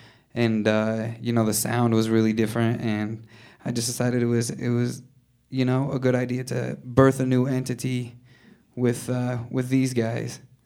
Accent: Des Moines, Iowa, United States; from Des Moines, too.

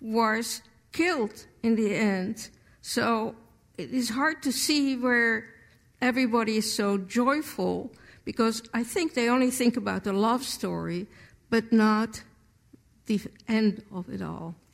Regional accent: Netherlands; When I speak or meet people and I say I am from Holland

